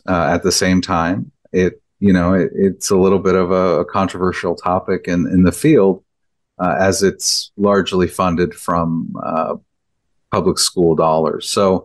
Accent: Oregon, United States; I'm from Oregon originally. So our original plan was to come down here for a few years and then go back.

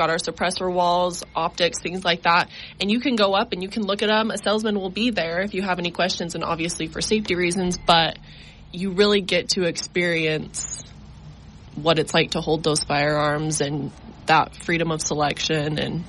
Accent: Rigby, Idaho, United States; So I'm originally from Idaho.

